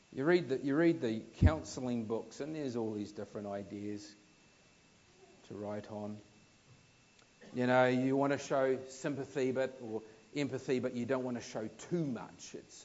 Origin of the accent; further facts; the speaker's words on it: New Zealand; now in Australia; It still happens today when I go home to New Zealand after being here. I say, yeah, mate, I picked this up in Australia.